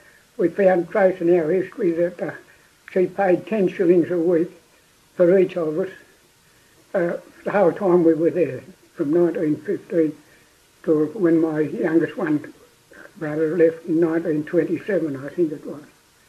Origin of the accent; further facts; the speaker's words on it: Scone, New South Wales, Australia; also born or lived in Coffs Harbour; I was born in Coffs Harbour. My father was a tailor, my mother was a tailoress. They had a business up at Coffs Harbour. Then they shifted to Scone.